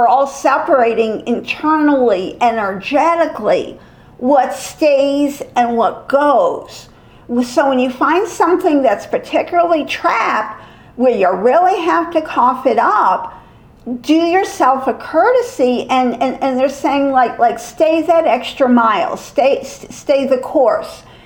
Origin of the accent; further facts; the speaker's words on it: Manhattan, New York, United States; I just see Statue of Liberty because I grew up in Manhattan, so it's an easy visual.